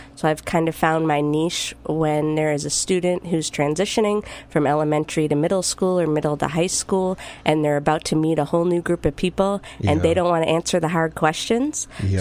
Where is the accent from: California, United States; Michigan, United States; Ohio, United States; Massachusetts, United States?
Massachusetts, United States; Weymouth; Yes, I grew up in Weymouth.